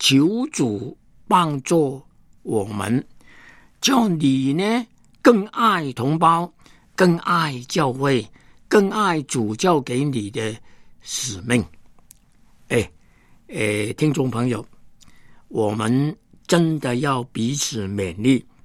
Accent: Hong Kong; 我不再是一个香港人了，我是个中国人

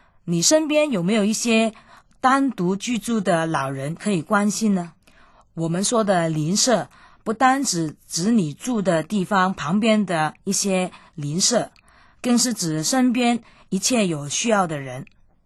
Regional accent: Guangdong, China; now in Hong Kong; 我也分享一些我们广东人喜欢喝的老火汤给他。

